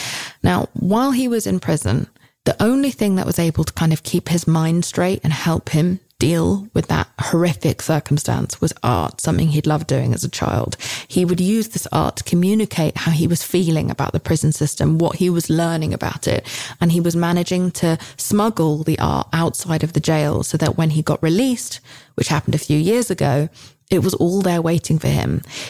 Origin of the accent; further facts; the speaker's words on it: United Kingdom; I, as a Brit, had a lot of questions.